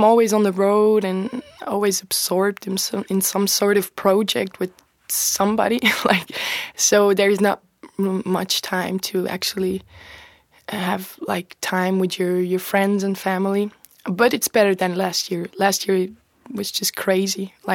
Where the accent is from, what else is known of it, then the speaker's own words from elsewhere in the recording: Bern, Switzerland; I was born and raised in Bern, so I'm a Bern City kid.